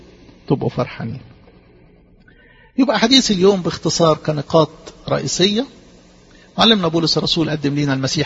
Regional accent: Egypt; moved away

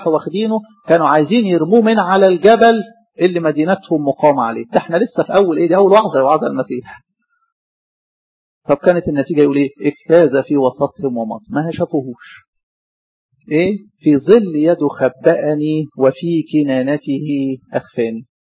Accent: Egypt; طبعا احنا نعتز مصر ان احنا مصريين. احنا ايه؟ احنا مش عرب على فكرة. احنا مش عرب.

